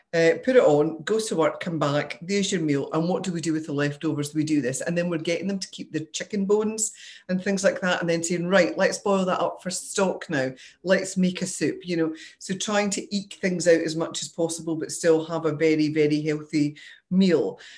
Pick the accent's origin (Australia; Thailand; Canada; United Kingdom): United Kingdom; Scotland; I think culturally, I think I'm Scottish. We're brought up in the kitchen.